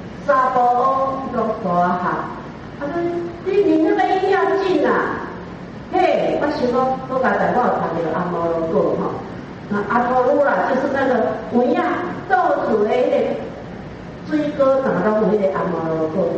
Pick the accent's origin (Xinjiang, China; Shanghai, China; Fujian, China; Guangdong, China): Guangdong, China; 每一个都叫我去翻译呢，不管是山东的、湖北的、哪里的，我较喊我是广东的嘛，请我去翻译。